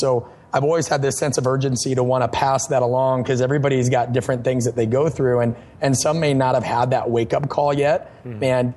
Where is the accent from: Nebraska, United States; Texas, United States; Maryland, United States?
Nebraska, United States; Growing up in Nebraska, that was always in your ear with the Husker Power program and Boyd Epley.